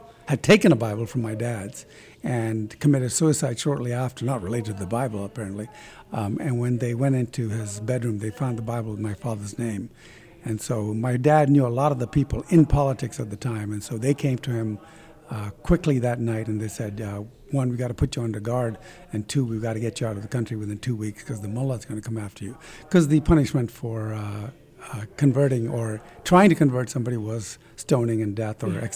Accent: Sudan; I was raised in the African/Indian immigrant culture in Sudan.

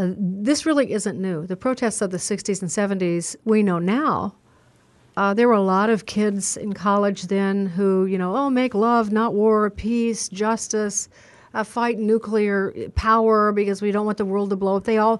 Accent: Chicago, Illinois, United States; Again, Chicago's my hometown.

